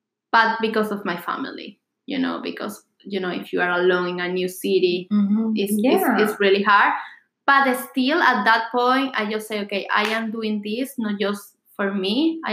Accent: Venezuela; now in New York, United States; Oh, come on, guys. I came from Venezuela, you know.

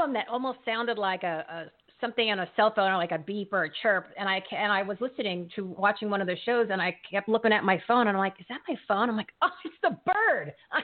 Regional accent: New Jersey, United States; moved away; I'm originally from New Jersey, so I know good Italian food.

